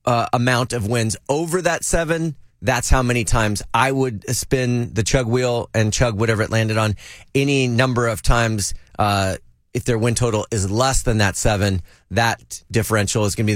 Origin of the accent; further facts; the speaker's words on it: California, United States; I'm a 49er fan because, you know, I'm from the Bay Area, and that just makes sense.